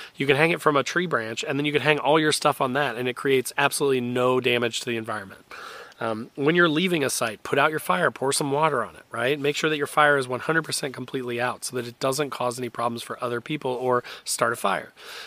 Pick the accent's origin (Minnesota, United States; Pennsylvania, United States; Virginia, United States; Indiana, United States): Indiana, United States; I am an Indiana boy. I grew up in Indiana.